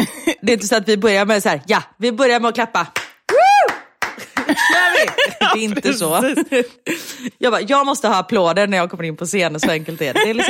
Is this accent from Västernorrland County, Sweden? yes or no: no; Gothenburg, Västra Götaland County, Sweden; Vi är ändå göteborgare